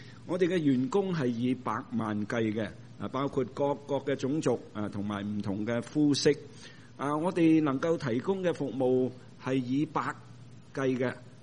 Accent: China; 我们中国人的农历新年就快到了

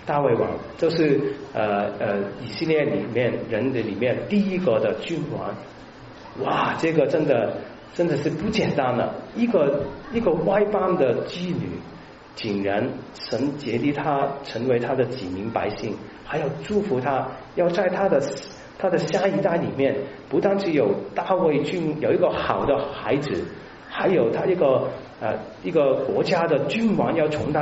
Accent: China

